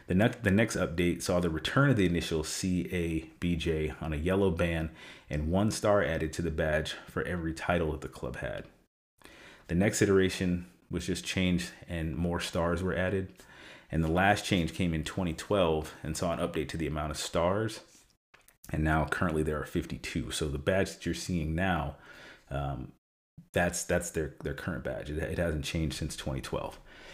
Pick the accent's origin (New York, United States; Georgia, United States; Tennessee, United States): New York, United States; Keep in mind, I'm from New York, grew up around a lot of Puerto Ricans